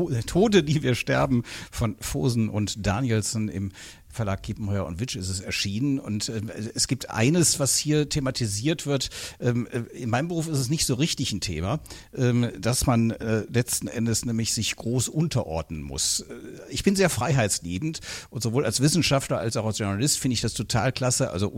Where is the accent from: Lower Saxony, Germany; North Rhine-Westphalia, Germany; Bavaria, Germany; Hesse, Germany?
North Rhine-Westphalia, Germany; Cologne; jetzt müsste ich als Kölner